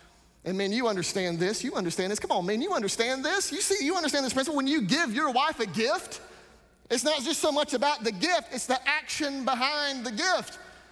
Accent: North Carolina, United States; I'm from North Carolina, and so he was a Tar Heel fan, he loved the Heels, but then his daughter went to Duke.

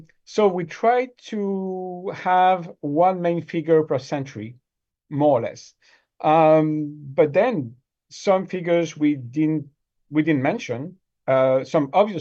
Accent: France; accent: French; English is a second language; my pronunciation, my French accent, you know, hopefully I can be understood.

